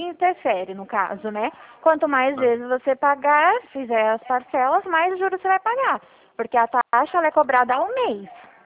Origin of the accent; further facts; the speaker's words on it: Dracena, São Paulo, Brazil; eu sou de Dracena.